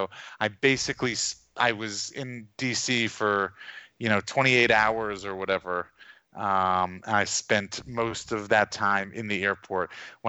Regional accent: New York, United States; I'm from New York and I went to college in New Orleans.

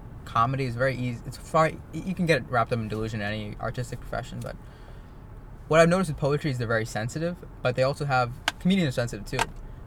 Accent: Singapore; also born or lived in India; now in United States; No, English, people speak English in Singapore, that's everyone's first language. But I was born in India. But yeah, English, I learned English first.

